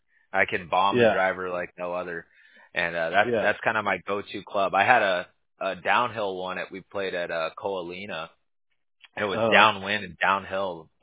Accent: Huntington Beach, California, United States; I'm originally a Huntington Beach native, so I grew up in Surf City, USA.

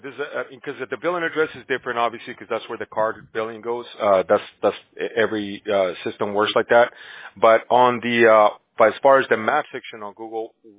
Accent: Bolivia; first language Spanish; English is a second language; now in United States; So I'm from Bolivia, man, so I speak Spanish too, but I got an accent, though.

